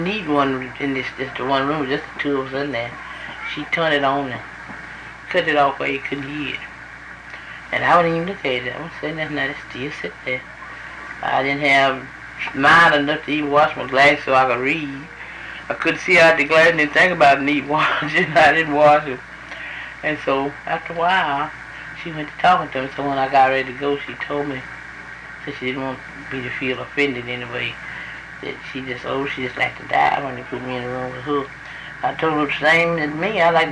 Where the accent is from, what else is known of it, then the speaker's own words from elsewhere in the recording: the South, United States; I said, I didn't tell you the truth. I'm from the South, and I'm not used to it.